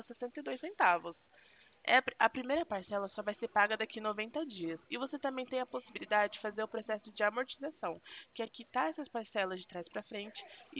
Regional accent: Presidente Prudente, São Paulo, Brazil; A gente é aqui de Presidente Prudente, interior de São Paulo.

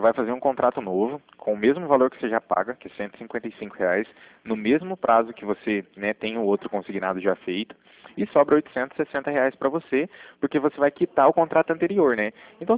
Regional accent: Cornélio Procópio, Paraná, Brazil; Eu sou aqui de Cornélio Procópio

